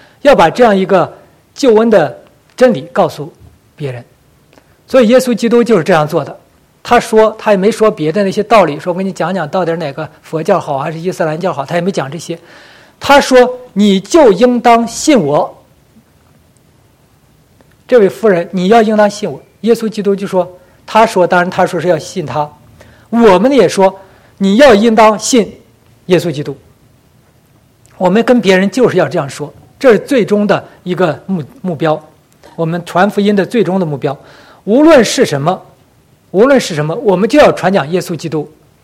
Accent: China; 特别是我们从大陆来的这些同胞们，从小都受那个无神论的意识形态、马克思主义那些东西

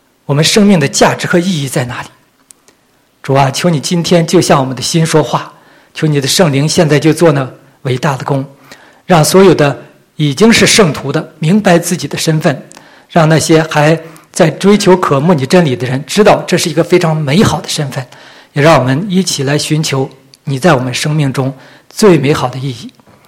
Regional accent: China; 我们作为中国人，我们传福音

